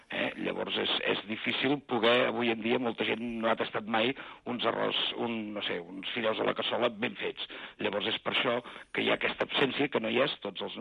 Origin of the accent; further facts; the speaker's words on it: Girona, Catalonia, Spain; vam posar de Girona perquè nosaltres som de Girona